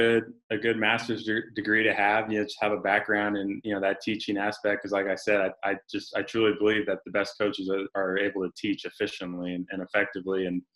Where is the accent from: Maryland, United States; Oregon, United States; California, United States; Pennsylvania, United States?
Oregon, United States; Eugene; now in Pullman, United States; I'm from Eugene, Oregon.